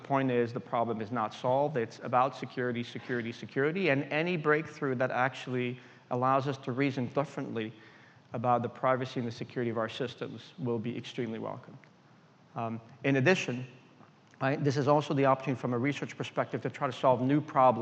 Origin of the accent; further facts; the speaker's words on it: Geneva, Switzerland; I grew up in Geneva.